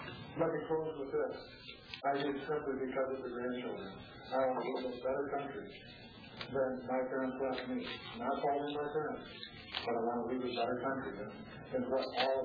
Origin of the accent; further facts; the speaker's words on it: Florida, United States; I'm from the Tampa Bay area in Florida.